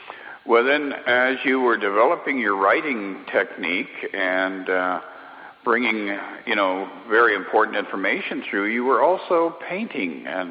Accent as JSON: {"language": "English", "region": "Colorado", "country": "United States", "tie": "born or raised there", "said": "I grew up in Colorado also and had parallel interests"}